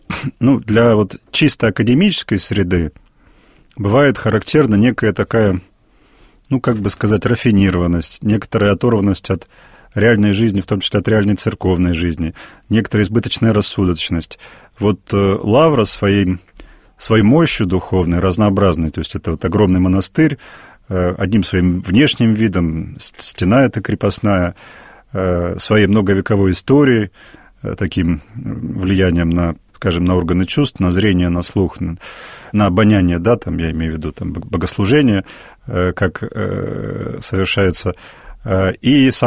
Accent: Omsk, Omsk Oblast, Russia; я из Омска поступал.

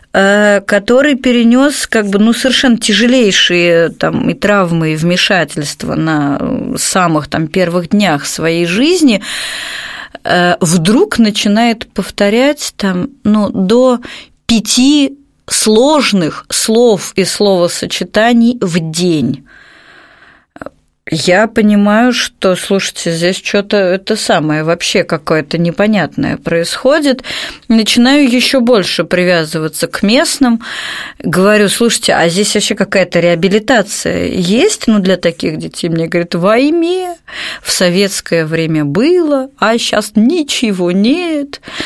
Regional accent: Moscow, Russia; я из Москвы.

